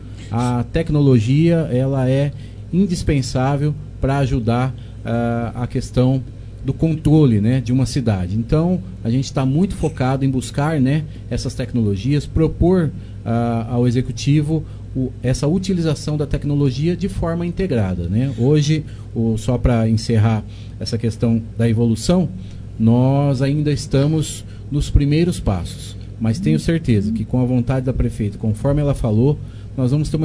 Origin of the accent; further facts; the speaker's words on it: Monte Alto, São Paulo, Brazil; eu sou nascido, criado aqui em Monte Alto, né?